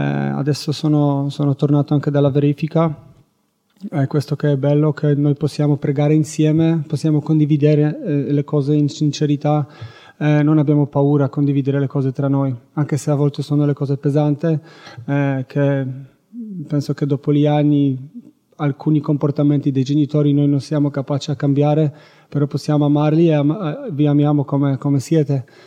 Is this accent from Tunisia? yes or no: no; Poland; Italian is a second language; sono polacco, vengo dalla Polonia, ho 36 anni